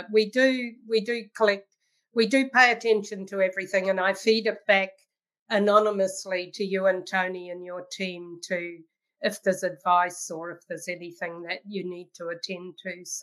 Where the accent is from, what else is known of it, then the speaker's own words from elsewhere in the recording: New Zealand; now in Canada; I've got a funny accent because I'm a Kiwi. I'm a New Zealander